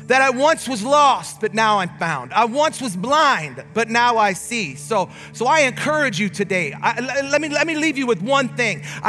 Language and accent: English; Canada; First of all, I'm Canadian. I don't even get to vote.